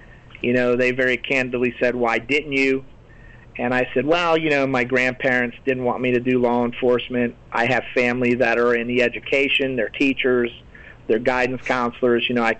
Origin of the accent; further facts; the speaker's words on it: Canonsburg, Pennsylvania, United States; You know, I grew up in the North Strabane, Canonsburg area.